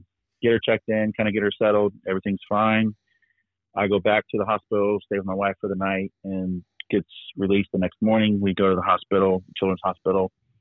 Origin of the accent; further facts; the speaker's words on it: Florida, United States; I was born and raised in Florida for 38 years. I've never been to Key West.